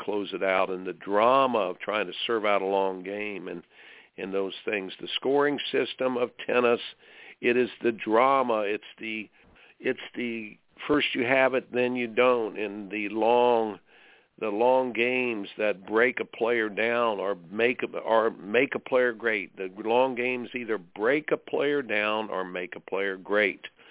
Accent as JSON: {"language": "English", "region": "Indiana", "country": "United States", "tie": "born or raised there", "said": "folks, I grew up in Indiana and loved basketball so, so much."}